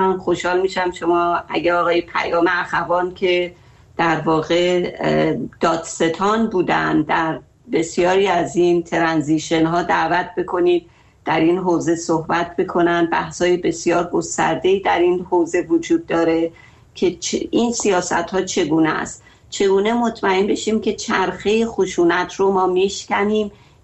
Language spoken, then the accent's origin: Persian; Iran; بله، ایران، ما همه ما ایرانی هستیم.